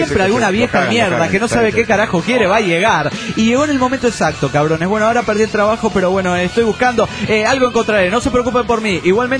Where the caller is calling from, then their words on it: Oaxaca, Mexico; de Oaxaca, México